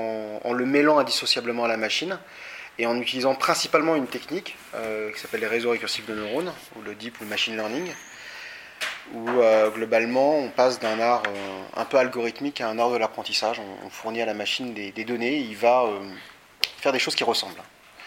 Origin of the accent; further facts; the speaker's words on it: Paris, Île-de-France, France; puisque moi, j'étais parisien. Je suis parisien au départ.